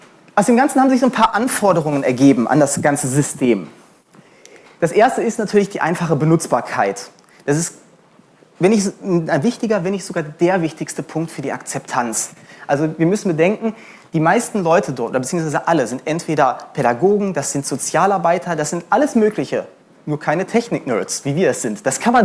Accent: Berlin, Germany; ich komme ursprünglich, oder wir kommen aus Berlin

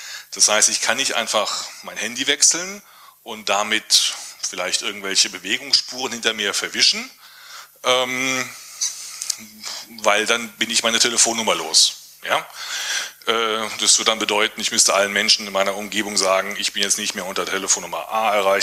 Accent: Stuttgart, Baden-Württemberg, Germany; Ich komme aus Stuttgart und bin dort im NoSpy e.V. aktiv.

